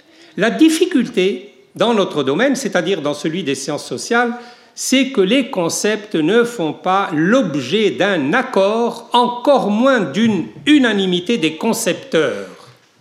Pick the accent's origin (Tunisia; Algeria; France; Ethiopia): Tunisia; je suis tunisien, je suis maghrébin, je connais donc bien l'Algérie.